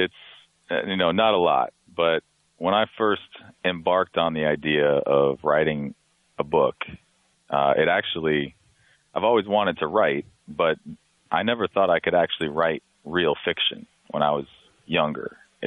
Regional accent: Arizona, United States; I got to go to my home state, which is Arizona

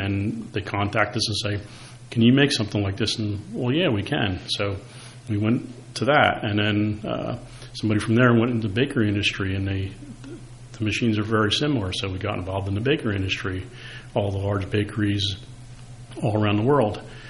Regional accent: New Jersey, United States; and I lived here all my life. I grew up where our family business is, and it was a farmhouse

